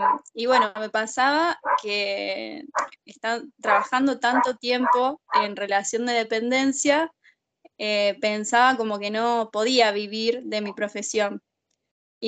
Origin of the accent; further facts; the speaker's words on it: San Carlos, Santa Fe, Argentina; soy de San Carlos, Santa Fe